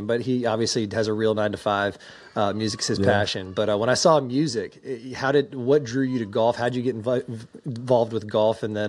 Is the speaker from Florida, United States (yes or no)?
yes; Florida, United States; but I learned real quick, especially growing up in Florida, like, 6 foot, right-handed, 93.